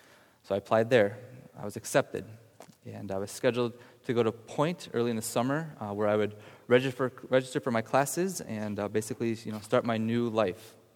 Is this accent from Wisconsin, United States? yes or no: yes; Wausau, Wisconsin, United States; I went to one of the UW Extension Centers near where I grew up in Wausau, University of Marathon County.